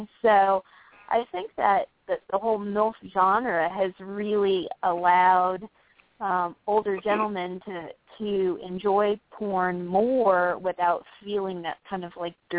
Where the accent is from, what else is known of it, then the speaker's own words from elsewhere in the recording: Albany, New York, United States; I lived in Albany. I grew up in Albany.